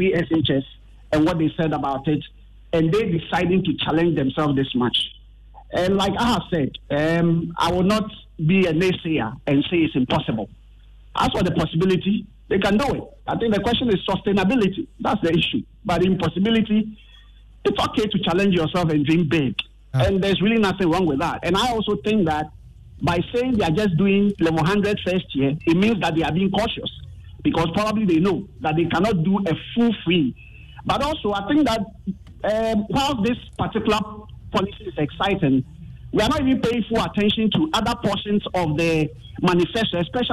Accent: Ghana; I think that my biggest worry as a Ghanaian should be the monies that go down the drain through corruption.

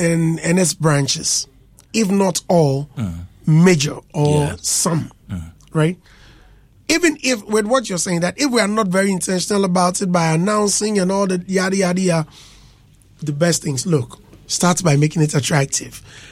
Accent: Ghana; I said, I'm from Ghana.

